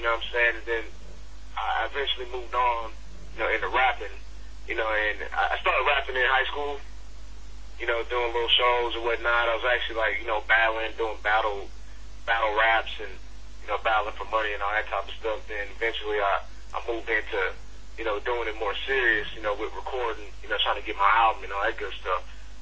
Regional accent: Sacramento, California, United States; now in Arizona, United States; I was born and raised in Sac. You know what I'm saying? 916. And, you know, I'm currently in Arizona, but it's all West Coast.

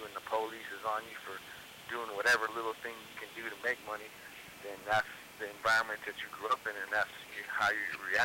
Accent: Flint, Michigan, United States; born there; No, I was born in Flint, Michigan.

